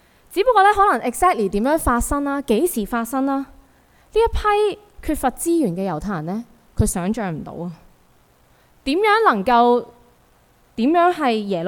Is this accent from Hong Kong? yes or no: yes; Hong Kong; 其实作为香港人，我们是生活在一个非常讲求能力实力的社会里面